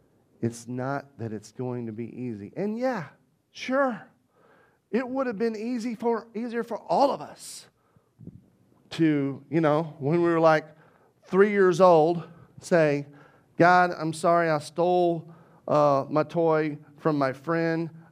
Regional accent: the South, United States; accent: Southern; I grew up in a very Southern Baptist church. That's where I get my cool accent because I grew up in the South.

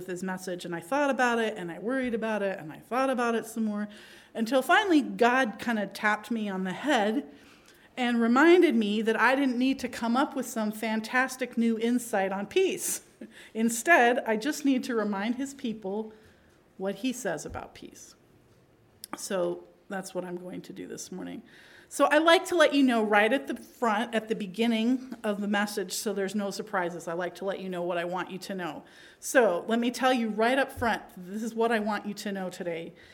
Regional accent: Pakistan; now in United States; actually grew up in the country of Pakistan. And nowadays, everybody knows where Pakistan is. When I was growing up in Pakistan, nobody in the U.S. knew where Pakistan was.

